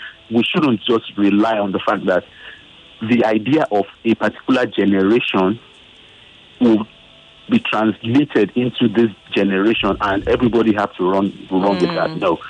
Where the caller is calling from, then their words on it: Lagos, Nigeria; Lagos, good morning.